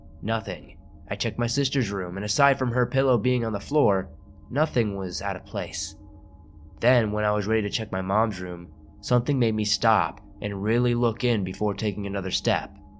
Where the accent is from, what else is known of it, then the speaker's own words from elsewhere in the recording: Strathroy, Ontario, Canada; The house itself is located near my hometown of Strathroy, Ontario.